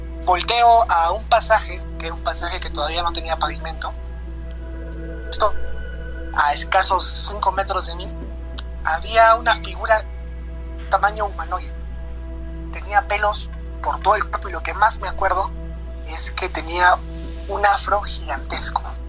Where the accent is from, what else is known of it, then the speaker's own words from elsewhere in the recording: Huancayo, Junín, Peru; now in Lima, Peru; Yo soy de Perú, resido en Lima, pero soy de Huancayo.